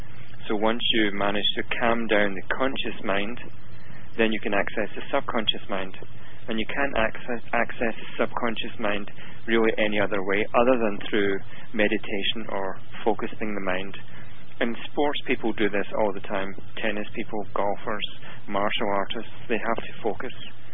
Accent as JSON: {"language": "English", "town": "Glasgow", "region": "Scotland", "country": "United Kingdom", "said": "Well, I'm from Scotland. I was born in Glasgow a long time ago."}